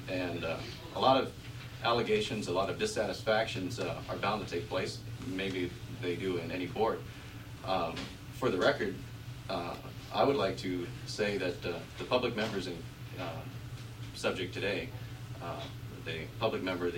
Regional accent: Anchorage, Alaska, United States; I was born in Anchorage. I've lived in Alaska most of my life

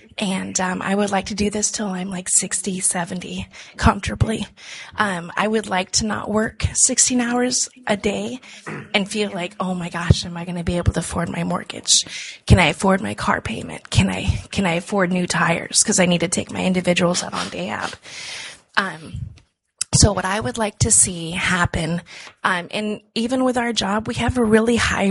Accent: Ukraine; English is a second language; I myself am from Ukraine, so English is my second language.

